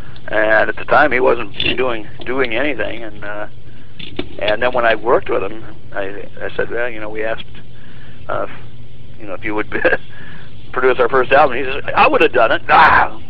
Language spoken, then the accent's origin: English; Illinois, United States; Chicago area.